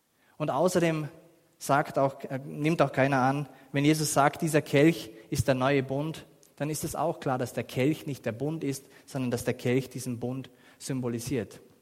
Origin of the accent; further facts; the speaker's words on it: Vorarlberg, Austria; für uns als Vorarlberger ist dieser Schweizer Einfluss einfach noch einmal prägender gewesen. Und aus dieser Bewegung sind dann auch die Täufer entstanden und wir sind Nachfolger der Täufer